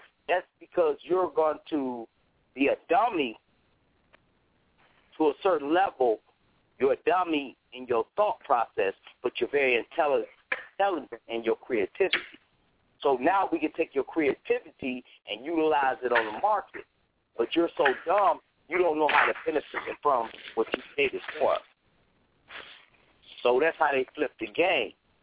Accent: Cleveland, Ohio, United States; Now when I grew up in Cleveland, we used to have this class called Think.

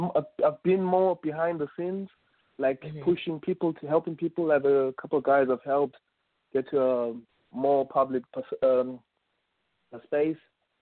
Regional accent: Johannesburg, Gauteng, South Africa; now in Europe; I come from Joburg. I lived in Joburg, Johannesburg, South Africa

